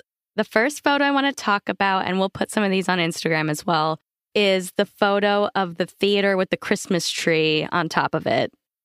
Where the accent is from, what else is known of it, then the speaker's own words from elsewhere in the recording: East of England, United Kingdom; from Essex.